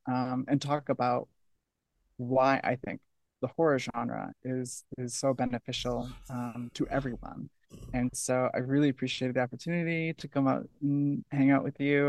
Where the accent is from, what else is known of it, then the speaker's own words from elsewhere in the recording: New Hampshire, United States; I grew up in New Hampshire, so it was extremely sheltered and a very limited view of what was possible.